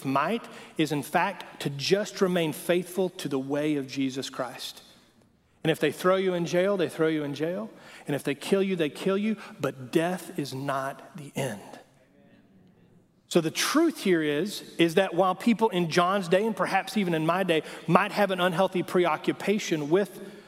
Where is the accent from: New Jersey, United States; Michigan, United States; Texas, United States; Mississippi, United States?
Texas, United States; You know, I'm Texan, right? I'm Texan